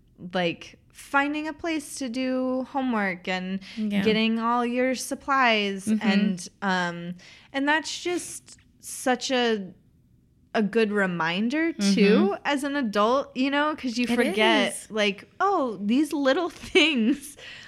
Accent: Tennessee, United States; I'm also from East Tennessee, which is where she's from.

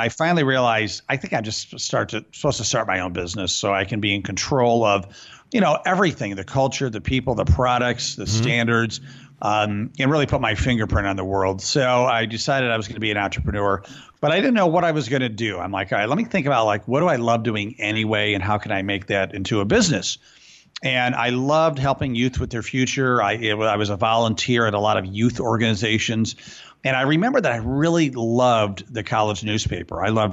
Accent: Rochester, New York, United States; So I started a magazine in Rochester, my hometown, called Next Step Magazine.

